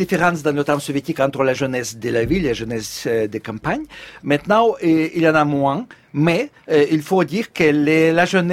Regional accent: Ukraine; French is a second language; je suis un Arménien, je suis citoyen d'Ukraine, mais je ne suis pas un Ukrainien. Moi, je dis que je suis un Ukrainien politique. Je parle ukrainien

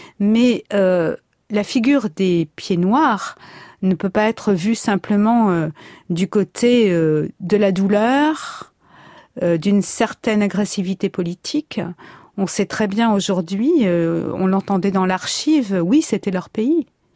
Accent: Marseille, Provence-Alpes-Côte d'Azur, France; Mon père, donc, était pied noir. J'ai grandi à Marseille.

